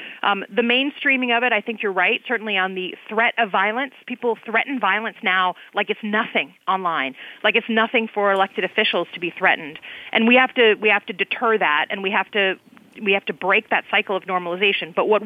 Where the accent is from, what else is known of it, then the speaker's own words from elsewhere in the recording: Michigan, United States; I do, and certainly I'm from Michigan.